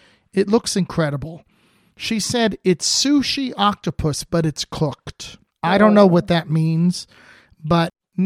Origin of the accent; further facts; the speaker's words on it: New Jersey, United States; We're both from New Jersey.